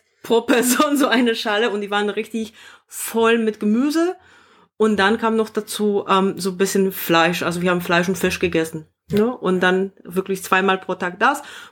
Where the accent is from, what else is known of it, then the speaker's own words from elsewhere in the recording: Poland; German is a second language; now in Germany; also ich komme auch nicht direkt aus Deutschland. Ich kenne das überhaupt nicht. Also in Polen kennt man Grünkohl nicht.